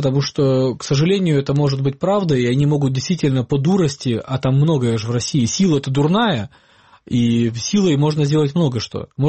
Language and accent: Russian; Crimea, Ukraine; Я, как крымчанин, на все лето практически свою семью всегда отправлял отдыхать в Карпаты.